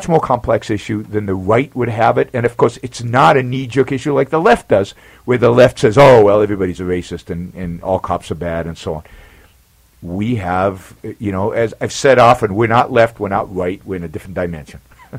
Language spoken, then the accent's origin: English; Israel; people ask me where I'm from, and I'd say I'm from Israel